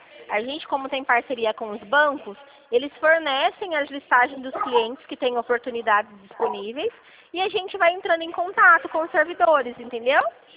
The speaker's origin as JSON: {"language": "Portuguese", "town": "Dracena", "region": "São Paulo", "country": "Brazil", "said": "sou de Dracena"}